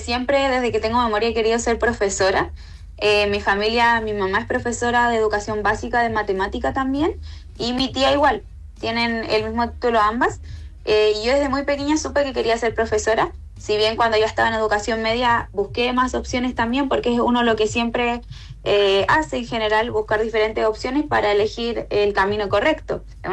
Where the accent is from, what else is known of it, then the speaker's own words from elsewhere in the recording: Chile; a mí como docente chilena